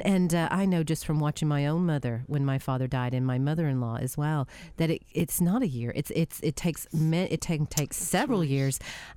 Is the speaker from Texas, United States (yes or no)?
yes; Fort Worth, Texas, United States; Well, I'm originally from Fort Worth, Texas.